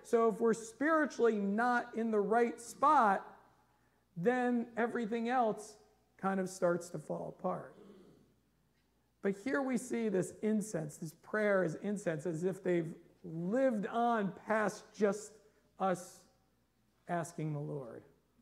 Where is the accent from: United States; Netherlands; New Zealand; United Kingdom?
United States; I mean, we're American Christians, so a lot of our prayers are like